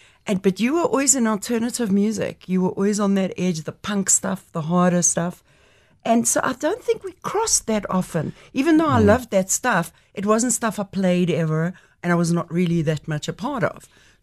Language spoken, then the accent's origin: English; Johannesburg, Gauteng, South Africa; born there; I was born in Johannesburg.